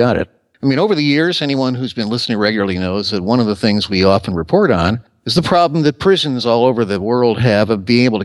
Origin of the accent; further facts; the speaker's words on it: Chicago, Illinois, United States; Well, yeah, you're right. I am born and bred in Chicago.